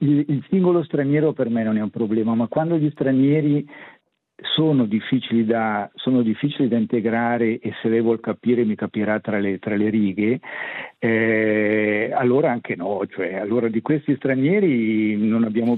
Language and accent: Italian; Switzerland; io sono nato e cresciuto in Svizzera